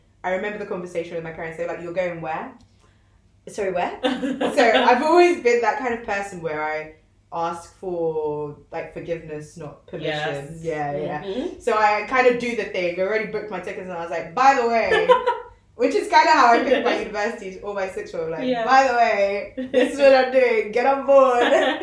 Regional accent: United Kingdom; some of it was because of my accent and the fact that I come from the UK.

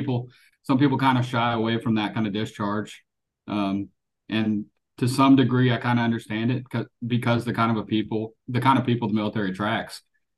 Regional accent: Winder, Georgia, United States; now in Fort Bragg, United States; So I'm originally from Georgia, a small town, Winder, Georgia, just outside of Athens, Georgia, for those that know anything about Georgia.

